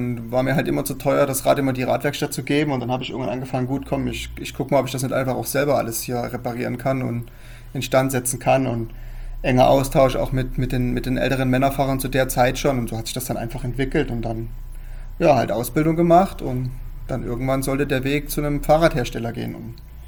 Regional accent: Dresden, Saxony, Germany; also ich komme aus Dresden, das ist meine Heimatstadt

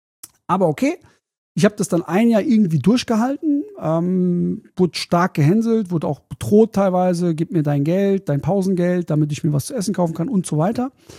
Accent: Germany; Meine Eltern sind Wirtschaftsflüchtlinge, also ich bin Deutscher, aber meine Mutter kommt aus der DDR, ist damals geflüchtet, DDR, vor 89 war ja noch die DDR da.

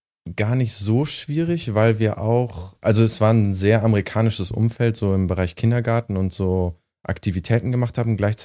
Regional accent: Germany; ist ein unfassbarer Nationalstolz, den besonders wir Deutschen bewusst nicht so haben, auf jeden Fall ganz anders haben.

